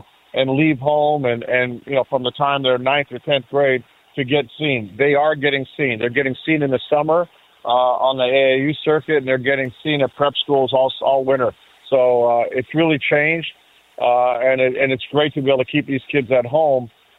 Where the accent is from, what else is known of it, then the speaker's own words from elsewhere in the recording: Canada; my time growing up in Canada